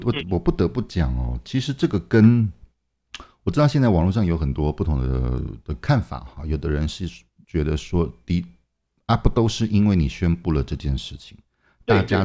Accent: Hangzhou, Zhejiang, China; 我大概原则上我不是在上海就在北京，或者是在我老家浙江杭州那个地方

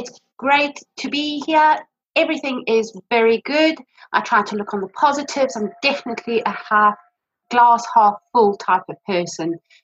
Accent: South Africa; also born or lived in Johannesburg; My parents moved us from Johannesburg in South Africa, you can probably hear from my accent, to a beautiful area in the northeast of South Africa called Zanine, and we moved to a lovely farm with all our family.

